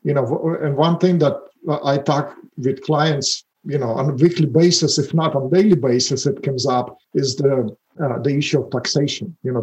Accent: Russia; English is a second language; moved away; As you can hear from my accent and your listeners, I am not native here. I'm an immigrant. I moved into this beautiful country back in 1996. From Russia, former Soviet Union. Actually, my family, I came with my parents. We moved as refugees.

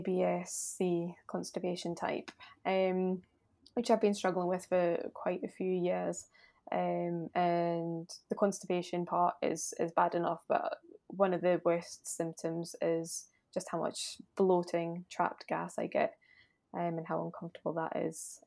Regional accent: North East England, United Kingdom; I am from the north of England, a region called Northumberland.

